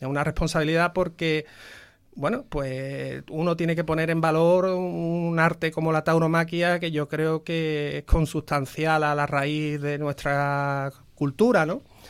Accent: Osuna, Andalusia, Spain; hablar de mi pueblo, de lo que de lo que me llena, de lo que me satisface, de Osuna, de lo bonita que es Osuna y de la importancia que tiene

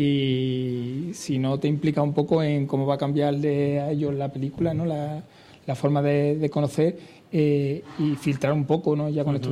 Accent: Seville, Andalusia, Spain; also born or lived in Albacete; Buenas tardes, bueno, soy de Sevilla.

